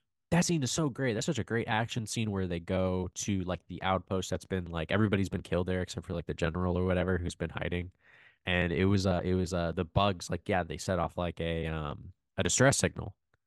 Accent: Buenos Aires, Argentina; I'm from Buenos Aires

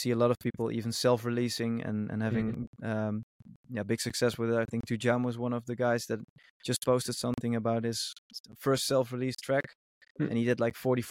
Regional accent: Breda, North Brabant, Netherlands; English is a second language; in local bars here in Breda, in my hometown in the Netherlands

